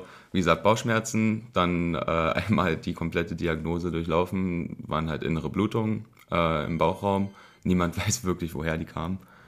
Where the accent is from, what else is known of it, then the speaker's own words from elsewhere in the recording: Brandenburg, Germany; ich als Brandenburger bin ja von Haus aus schüchtern und gehe nicht so gern auf Menschen zu.